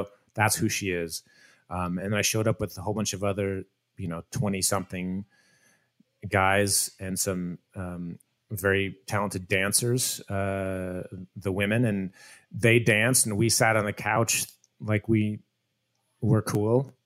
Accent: Iowa, United States; when Nick and the cast was in Des Moines that I wanted to treat them well, have a good experience in my home state, represent

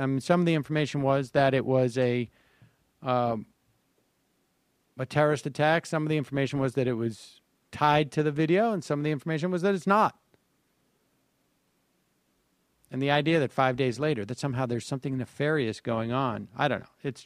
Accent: Massachusetts, United States; Well, I'm from Massachusetts

